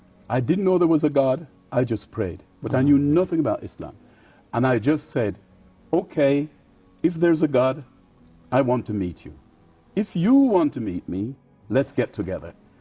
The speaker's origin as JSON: {"language": "English", "town": "Falmouth", "region": "Trelawny", "country": "Jamaica", "moved": "yes", "lives_now": "England", "said": "I'm from Jamaica, Falmouth in Jamaica, and it took me to come to England before I became a Muslim."}